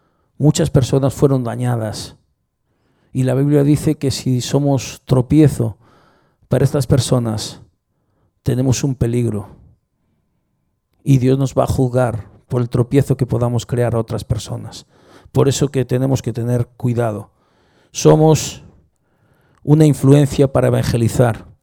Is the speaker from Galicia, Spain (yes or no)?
yes; Santiago de Compostela, Galicia, Spain; Yo soy de Santiago de Compostela. Nací aquí y creo que me voy a morir aquí.